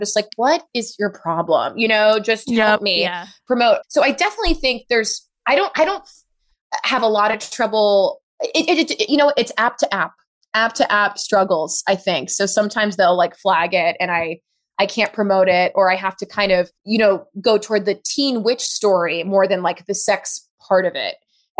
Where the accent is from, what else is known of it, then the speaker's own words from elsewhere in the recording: New York City, New York, United States; I grew up in New York City. I went to Catholic school. I was in Catholic girls' school, all of that stuff. I grew up in Harlem, rent control department. So I'm a city girl, New York City.